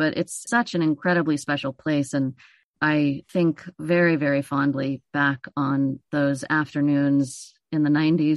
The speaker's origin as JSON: {"language": "English", "town": "Port Townsend", "region": "Washington", "country": "United States", "tie": "born or raised there", "said": "I spent probably more time in the Rose growing up than I did in any of the houses I lived in Port Townsend."}